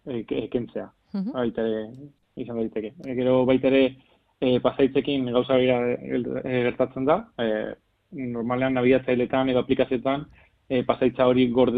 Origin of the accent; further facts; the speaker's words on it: Vitoria-Gasteiz, Basque Country, Spain; nik Gasteiztarra naiz, eta hemen Gasteizen jaio izan naiz, eta hemen ikasi dut